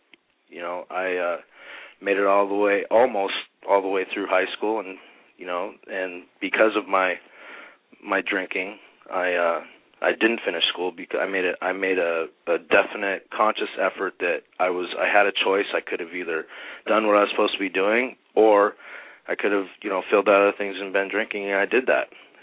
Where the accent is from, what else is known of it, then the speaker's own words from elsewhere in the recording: Boston, Massachusetts, United States; born there; when I'm a Bostonian at birth, so born in Boston, Massachusetts, but, I have lived all over the country.